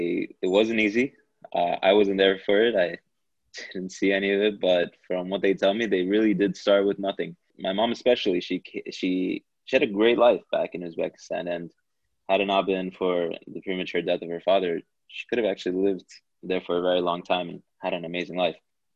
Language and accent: English; Queens, New York, United States; So like you said, I grew up in Queens, New York.